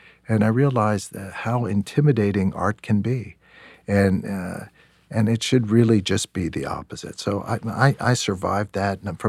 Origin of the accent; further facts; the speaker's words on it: York, Pennsylvania, United States; I grew up in York, Pennsylvania.